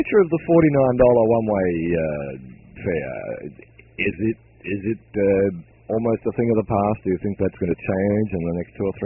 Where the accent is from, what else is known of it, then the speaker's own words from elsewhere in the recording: Australia; moved away; I'm from Australia, and we've never had fares like that in Australia.